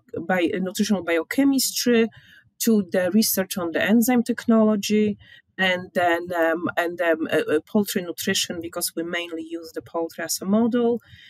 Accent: Poland; moved away as an adult; now in Canada; I'm originally from Poland. I graduated from university, the most beautiful university in Europe, I may say, in Olsztyn. And I did my PhD and I came to Canada to do my postdoc.

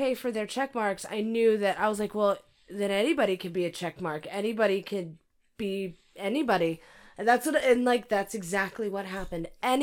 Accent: California, United States; also born or lived in Arizona; You know I'm from California, you dick face.

